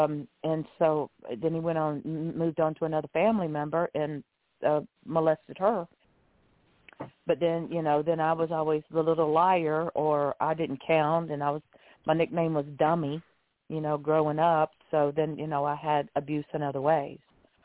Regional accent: Augusta, Georgia, United States; now in Pompano Beach, United States; Well, just to tell you a little bit about myself, you know, I grew up in Augusta, Georgia.

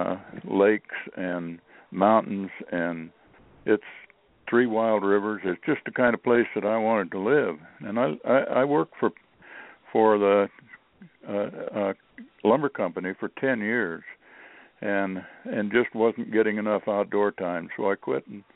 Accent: Oregon, United States; moved away as an adult; now in Montana, United States; I had a lot of wood products experience where I was raised in Oregon in the timber country.

